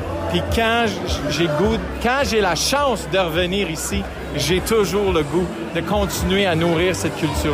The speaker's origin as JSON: {"language": "French", "region": "Ontario", "country": "Canada", "said": "Puis je suis Franco-Ontarien, je vais l'être pour toujours."}